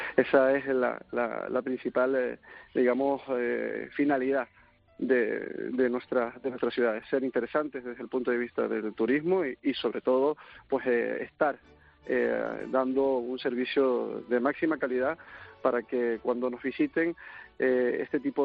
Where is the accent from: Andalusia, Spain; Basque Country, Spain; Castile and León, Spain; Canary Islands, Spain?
Canary Islands, Spain; San Cristóbal de La Laguna; nosotros decimos que somos Patrimonio Mundial de la Humanidad, pero también somos Patrimonio Mundial de la Humedad.